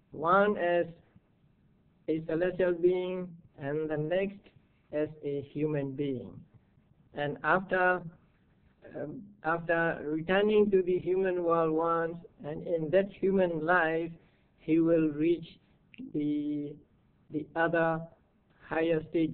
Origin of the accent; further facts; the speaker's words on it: Mandalay, Mandalay Region, Myanmar; English is a second language; There was a man in my hometown, Mandalay.